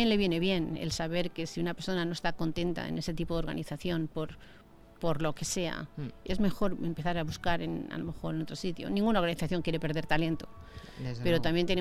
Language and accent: Spanish; Madrid, Community of Madrid, Spain; Sí, soy madrileña. Vale. Nací en Madrid.